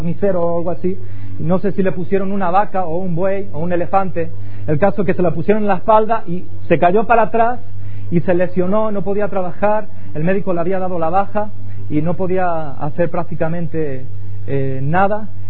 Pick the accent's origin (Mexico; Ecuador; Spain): Spain; Ciudad Real, Castilla-La Mancha; born there; Y estábamos allí en Ciudad Real, donde yo nací